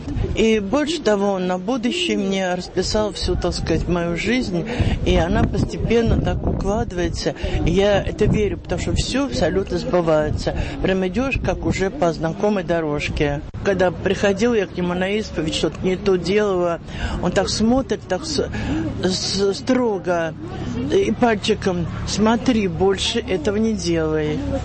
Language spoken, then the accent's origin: Russian; Moscow, Russia; now in Sergiyev Posad, Russia; Я коренной москвич, жила и работала там, училась